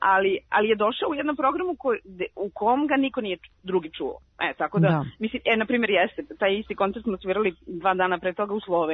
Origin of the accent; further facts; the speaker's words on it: Belgrade, Serbia; now in Paris, France; ja sam Beograđanka, nemam ja veze sa tim, ali upravo tako, kao Beograđanka i kao neko ko živi u Parizu 500 godina